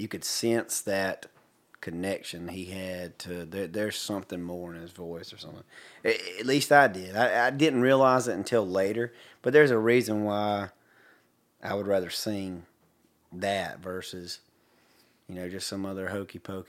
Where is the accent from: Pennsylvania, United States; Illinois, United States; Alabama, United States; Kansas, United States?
Alabama, United States; Hartford; stuff that I grew up back in Hartford, Alabama, and I got to spend a lot of time on my grandfather's farm